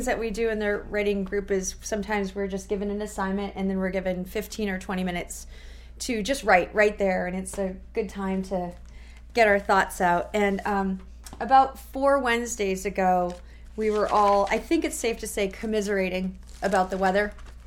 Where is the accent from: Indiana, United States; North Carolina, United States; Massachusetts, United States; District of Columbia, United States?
Massachusetts, United States; Worcester; now in Exeter, United States; I think I heard the word Worcester in the crowd. I'm from Worcester originally, but I live in Exeter now.